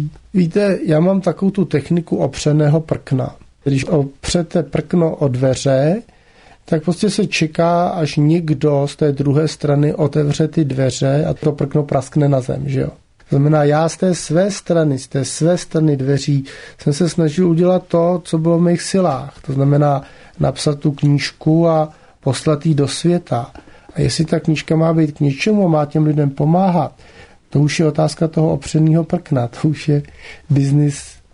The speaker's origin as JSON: {"language": "Czech", "town": "Předslavice", "region": "South Bohemian Region", "country": "Czechia", "tie": "born or raised there", "said": "na střední škole, celou střední školu jsem dělal varhaníka u nás v Předslavicích."}